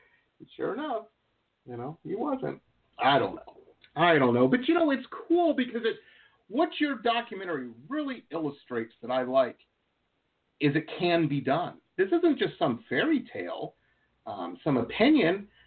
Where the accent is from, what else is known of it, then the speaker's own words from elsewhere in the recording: Detroit, Michigan, United States; when I grew up in Metro Detroit